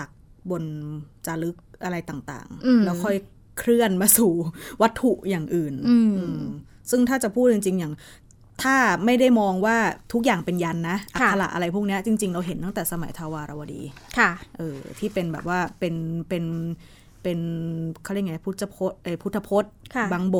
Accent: Central Thailand, Thailand; ก็เราเป็นคนภาคกลางเนาะอยู่ตรงนี้

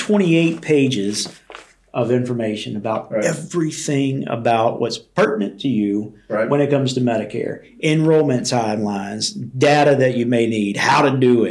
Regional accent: Louisiana, United States; Now I'm from South Louisiana.

